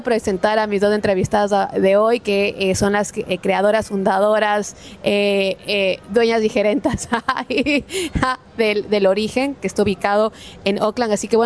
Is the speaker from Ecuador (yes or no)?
yes; Ecuador; Obviamente, como ecuatoriana, me conmueve. Es un sismo que se sintió hasta Ecuador.